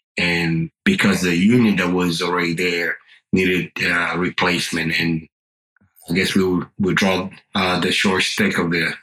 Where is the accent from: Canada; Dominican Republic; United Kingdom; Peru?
Dominican Republic; because I grew up in the Dominican Republic with certain things similar to those things.